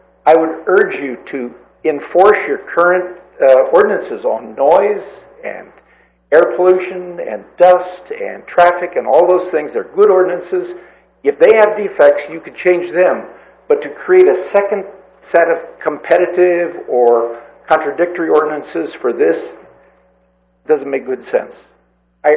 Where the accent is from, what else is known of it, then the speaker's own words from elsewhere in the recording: Nipomo, California, United States; I'm from Napomo.